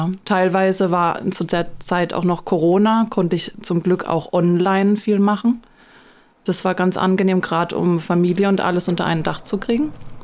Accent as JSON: {"language": "German", "town": "Karlsruhe", "region": "Baden-Württemberg", "country": "Germany", "lives_now": "Hörth, Germany", "said": "Ich komme gebürtig aus Karlsruhe. Ja, und wir sind jetzt seit 6 Jahren, wohnen wir jetzt hier in Hörth"}